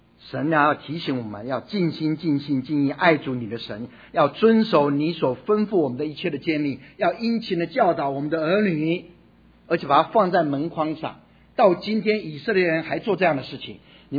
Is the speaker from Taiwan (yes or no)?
yes; Taiwan; 我记得我小时候在台湾的时候听到一个故事哈